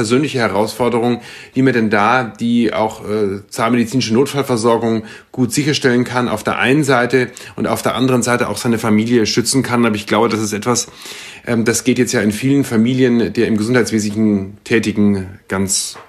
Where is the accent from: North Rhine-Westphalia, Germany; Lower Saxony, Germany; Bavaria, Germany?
Bavaria, Germany; Munich; ich komme aus München und für uns Münchner ist ja Norditalien nicht weit entfernt